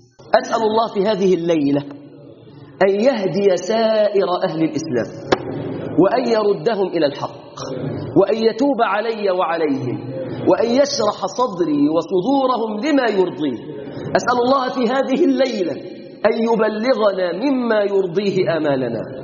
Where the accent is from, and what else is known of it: Egypt